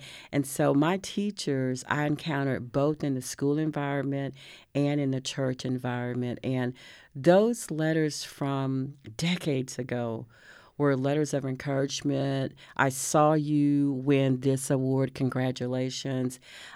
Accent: Palestine, Texas, United States; Well, I am a Texas native. I was born in Palestine, Texas, which is almost exactly 2 hours due east of Waco, and born and raised there, small town of about 18,000 people.

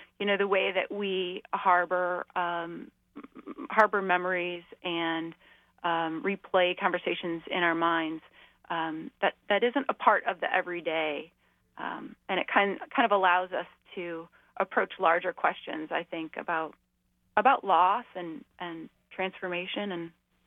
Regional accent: Illinois, United States; I grew up outside of Chicago. I currently live in central Indiana.

